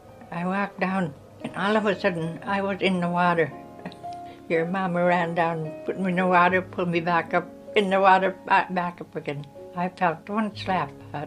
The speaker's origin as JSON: {"language": "English", "town": "Solomon", "region": "Alaska", "country": "United States", "tie": "born or raised there", "also_born_or_lived": "Council", "said": "I was born in Council, 1918, but I was raised in Solomon. I'm 94 now."}